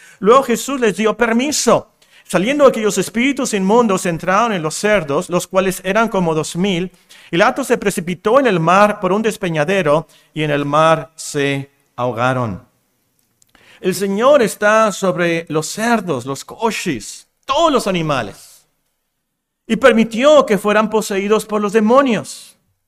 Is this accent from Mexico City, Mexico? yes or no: no; Tecpan de Galeana, Guerrero, Mexico; Yo soy de Guerrero también, hermana. ¿Cómo se dice? Que vivimos en el mismo país, vinimos de... Sí, de Guerrero, ¿verdad? Tecpan